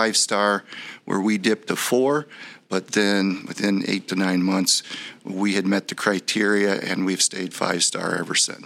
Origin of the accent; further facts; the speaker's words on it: Redford Township, Michigan, United States; I grew up in Redford Township, right across from the original village, Village of Redford.